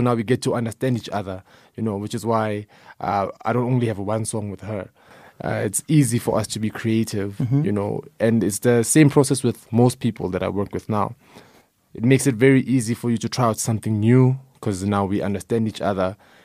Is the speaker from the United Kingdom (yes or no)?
no; Soweto, Gauteng, South Africa; I'm from Soweto. Soweto is very diverse, you know, from the ethnic groups, the music that we listen to.